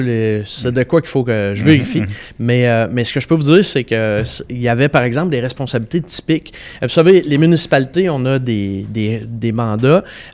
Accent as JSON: {"language": "French", "region": "Quebec", "country": "Canada", "tie": "born or raised there", "said": "Moi, quand j'étais jeune, je viens du comté de Beauce."}